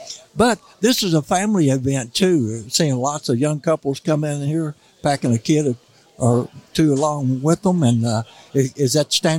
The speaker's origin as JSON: {"language": "English", "region": "Missouri", "country": "United States", "said": "I come from the Missouri Boot Hill. And, of course, born in 49 and all we had was rabbits and squirrels and coons to hunt, you know."}